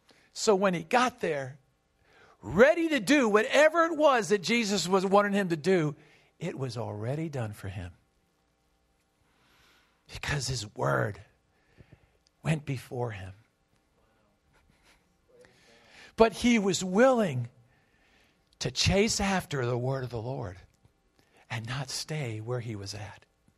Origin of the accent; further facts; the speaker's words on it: United States; Now, I feel that as … growing up in America, this time of, you know, our country and whatever